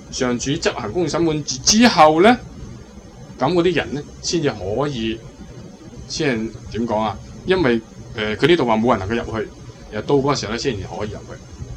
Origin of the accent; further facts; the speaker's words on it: China; 唔使即系我哋中国人都话咩啊？善有善报，恶有恶报